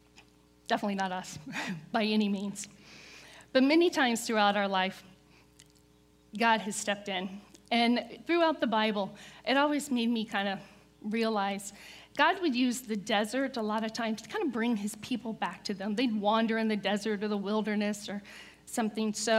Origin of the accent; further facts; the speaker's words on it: Lynchburg, Virginia, United States; I started working at a local grocery store in Lynchburg, and because we're from Southern Virginia.